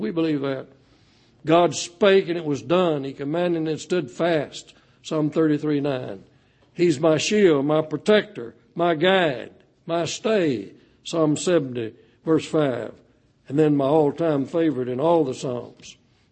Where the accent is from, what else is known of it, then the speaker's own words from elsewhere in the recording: Sherman, United States; And I told Brother John Elmore, who led singing in my hometown of Sherman, that that was one of my favorite songs